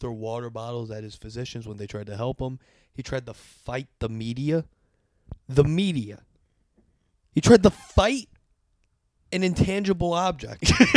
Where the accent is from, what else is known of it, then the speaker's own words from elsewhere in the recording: Great Neck, New York, United States; just because I grew up on Long Island and Great Neck, they have the Vanderbilt Mansion